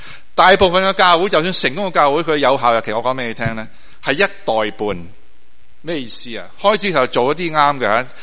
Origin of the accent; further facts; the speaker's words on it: Guangdong, China; 即系唔系好似我广东人见到面唔系好礼貌？